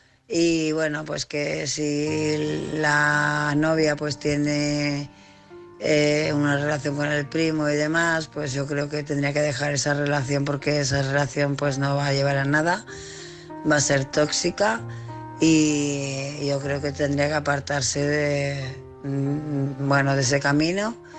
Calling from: Tarragona, Catalonia, Spain; de Tarragona.

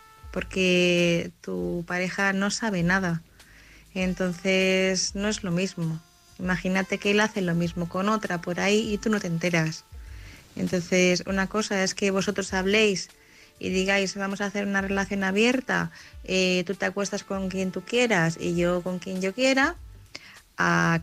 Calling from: Madrid, Community of Madrid, Spain; corresponsal de Madrid.

